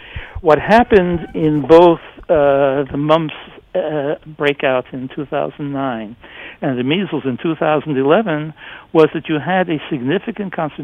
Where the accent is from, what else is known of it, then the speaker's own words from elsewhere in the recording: United States; I'm an American.